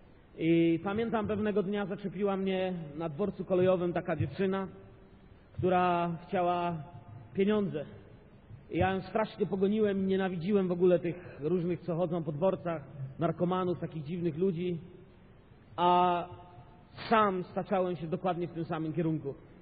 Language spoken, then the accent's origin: Polish; Bielsko-Biała, Silesian Voivodeship, Poland; Bóg mnie wziął z Bielska Białej. Wychowałem się i wyrastałem w Bielsku Białej.